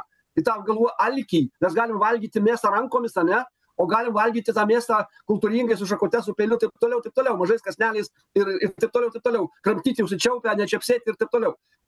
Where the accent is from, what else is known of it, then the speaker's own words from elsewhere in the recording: Alytus, Alytus County, Lithuania; kadangi pats esu alytiškis